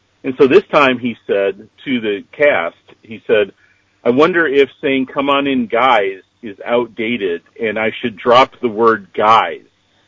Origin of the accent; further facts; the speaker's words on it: Midwest, United States; I will say, as a native Midwesterner, uh-huh. I'm offended when you don't say guys.